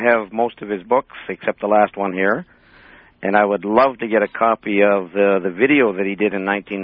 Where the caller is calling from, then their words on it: Brantford, Ontario, Canada; I'm calling from Brantford, Ontario, Canada.